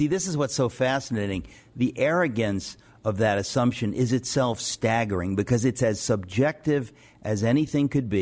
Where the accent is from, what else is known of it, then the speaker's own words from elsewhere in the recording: New York City, New York, United States; I grew up in Queens.